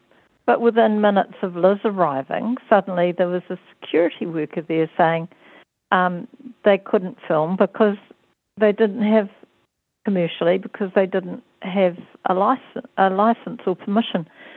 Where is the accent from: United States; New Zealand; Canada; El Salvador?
New Zealand; Now, as a New Zealander, I have always thought, Rodney